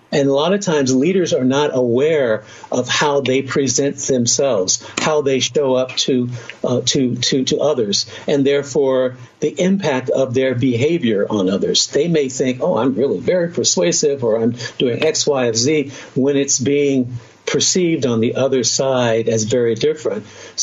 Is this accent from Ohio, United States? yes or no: yes; Cincinnati, Ohio, United States; a professor at Miami University, I grew up in Cincinnati, Miami University is 35 miles up the road, started teaching me.